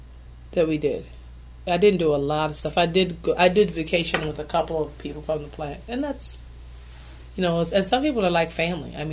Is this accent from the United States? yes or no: yes; Lansing, Michigan, United States; like I said, I grew up in Lansing.